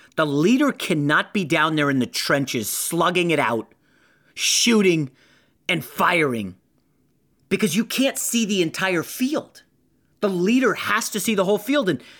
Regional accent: Virginia, United States; I grew up in Northern Virginia, and you know, college football was not big in the nation's capital.

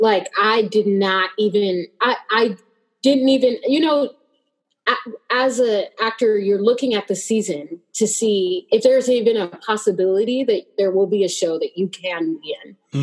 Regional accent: Texas, United States; I'm from Texas.

